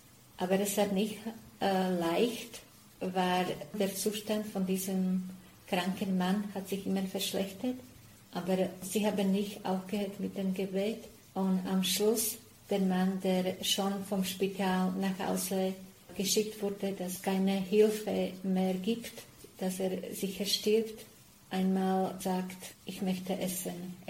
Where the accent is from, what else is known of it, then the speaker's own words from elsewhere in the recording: Slovakia; now in Switzerland; Ich bin aus der Slowakei. Ich bin momentan tätig in der Schweiz, im Generalat.